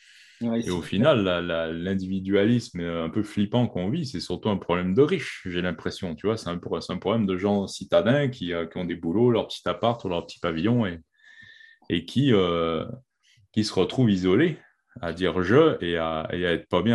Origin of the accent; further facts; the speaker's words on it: Quebec, Canada; also born or lived in Belgium; now in France; moi je viens du Québec, tu vois, enfin je suis né en Belgique, j'ai grandi au Québec et j'ai grossi en France